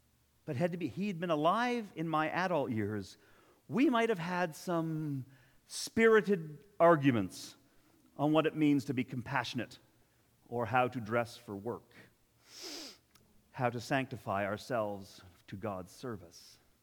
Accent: Toronto, Ontario, Canada; I grew up in Toronto

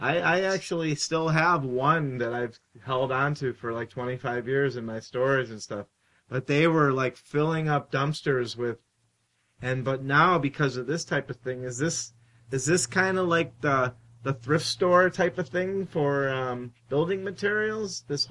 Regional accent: Cleveland, Ohio, United States; where I grew up back in Cleveland

